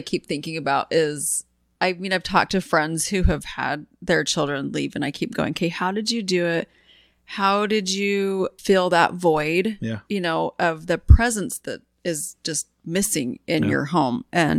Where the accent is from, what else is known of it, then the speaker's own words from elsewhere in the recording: Rexburg, Idaho, United States; I came from Rexburg, Idaho, like this little tiny town where it was this little bubble. And I went to Hawaii. It was a totally shock to me.